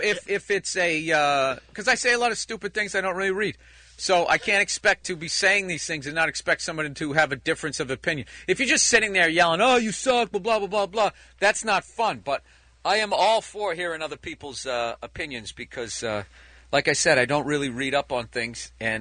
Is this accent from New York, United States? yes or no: no; Boston, Massachusetts, United States; Like, I'm from the Boston area. To do a special in Boston, it would be like redundant.